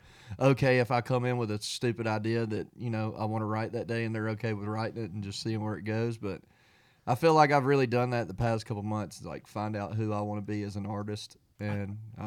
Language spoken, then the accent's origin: English; Phoebe, Mississippi, United States; I'm from Phoebe, Mississippi. It's about 20 minutes north of Starkville, Mississippi. Mm-hmm. It's a small town.